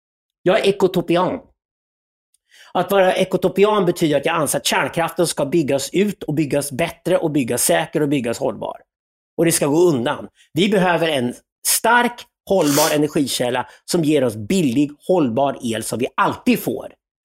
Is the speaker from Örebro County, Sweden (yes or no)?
yes; Zinkgruvan, Örebro County, Sweden; Nu är det så här att jag är uppvuxen i Vättern. I norra änden av Vättern finns det en ort som heter Zinkgruvan.